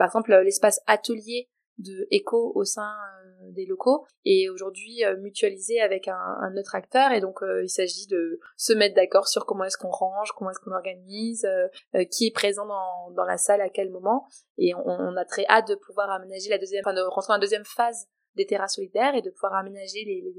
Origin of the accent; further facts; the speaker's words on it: Briançon, Provence-Alpes-Côte d'Azur, France; Et il a essaimé à Briançon, qui est ma ville natale, en 2020